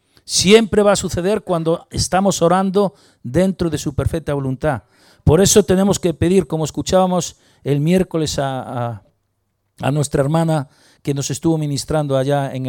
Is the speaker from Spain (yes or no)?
yes; Spain; Y eso quiere decir que da pena, ¿no? Para nosotros los que somos españoles.